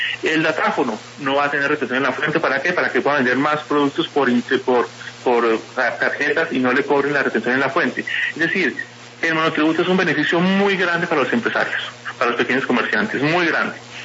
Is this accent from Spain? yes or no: no; Colombia; Todos los colombianos que ganamos más de 40 millones de pesos al año